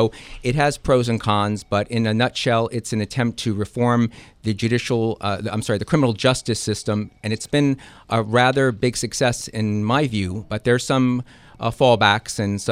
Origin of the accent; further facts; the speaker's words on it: New Jersey, United States; also born or lived in Brooklyn; Well, I was born in Brooklyn, but we moved to Jersey to a rural neighborhood.